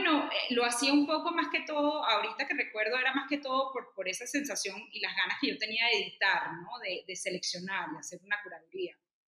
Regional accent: Caracas, Capital District, Venezuela; Soy venezolana, nací en Caracas y crecí en el seno de una familia que nos inculcó mucho la apreciación por las artes y por el buen vestir, por la calidad de las cosas.

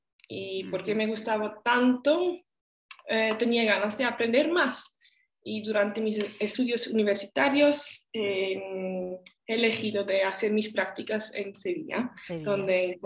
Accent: Switzerland; Spanish is a second language; soy suiza y tengo 26 años y bueno, he vivido toda mi vida en Suiza, salvo dos estancias al extranjero, una en Sevilla y otra en Canadá.

